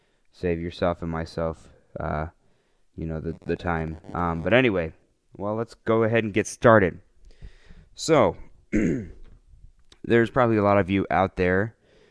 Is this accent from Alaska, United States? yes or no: no; Las Vegas, Nevada, United States; Like I said, I'm from the Vegas area.